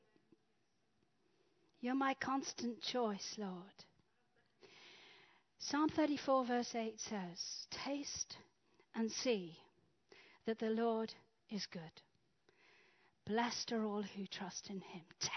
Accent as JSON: {"language": "English", "country": "Zimbabwe", "tie": "born or raised there", "said": "When I grew up in Africa, in Zimbabwe, we used to have these trees called baobab trees."}